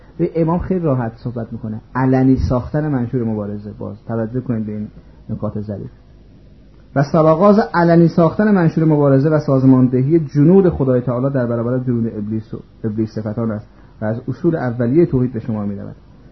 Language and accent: Persian; Iran; فهمید من ایرانی هستم،